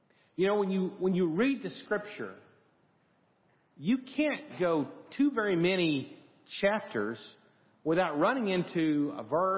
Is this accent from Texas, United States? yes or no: yes; Texas, United States; because I would simply say, I'm from Texas. I don't worship here.